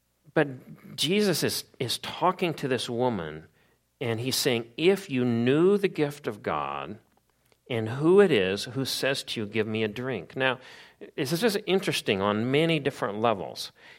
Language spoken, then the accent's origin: English; Missouri, United States; When I was young, I grew up in Missouri. I shared a room with my older brother and with my youngest brother.